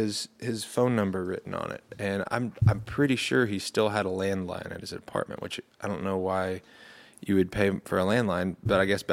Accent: Clearwater, Kansas, United States; I know a guy from my hometown in Clearwater, Clearwater, Kansas.

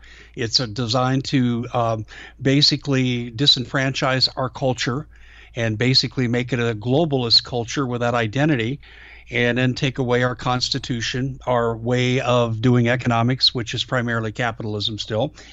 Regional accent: Colorado, United States; now in Arizona, United States; Originally, I grew up in Colorado. I moved to Arizona back in the 80s and have been there ever since.

